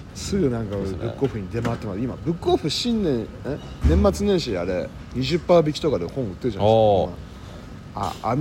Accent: Saitama, Japan; 俺の実家自体は埼玉だけど、うん、親の実家は東北なんで、

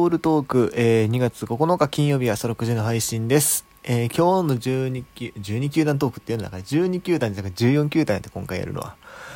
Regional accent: Kansai, Japan; 近年割とやっぱ自分関西出身っていうのだと

